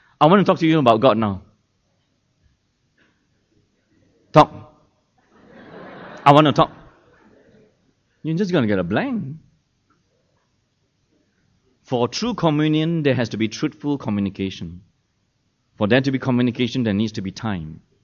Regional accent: Singapore; Whenever we go out, mainly as Singaporean Chinese families, what kind of outings do we go to?

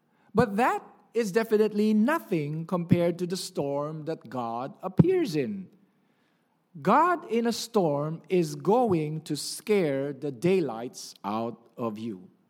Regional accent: Manila, Metro Manila, Philippines; I grew up in Manila, and we get a few typhoons each year.

